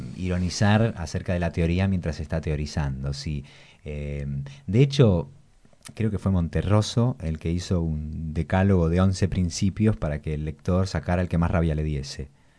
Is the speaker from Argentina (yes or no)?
yes; Argentina; Yo tengo familia, como tantísimos argentinos, que se exiliaron durante la dictadura.